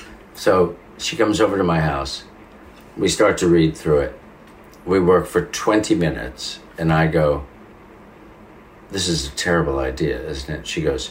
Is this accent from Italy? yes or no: yes; Italy; accent: Italian; even when I hear my own Italian accent, I go, no.